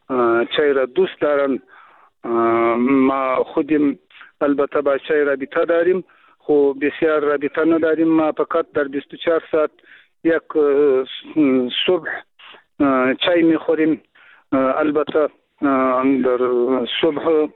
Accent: Afghanistan; first language Pashto; Persian is a second language; البته اگر چی ما هم همون زبان مادری ما پشتو هست و بازم مادری چند گفته میتانیم کم کم اگر اشکال داشته باشد باید معذرت ما را بپذیرین.

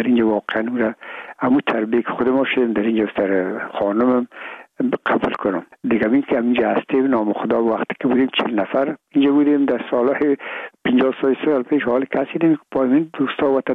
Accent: Afghanistan; ما افغان هستیم

